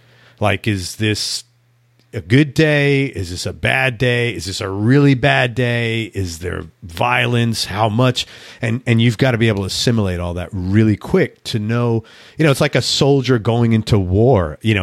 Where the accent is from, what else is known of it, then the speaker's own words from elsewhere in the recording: New York City, New York, United States; I'm from New York City, so this is not a New York City thing to say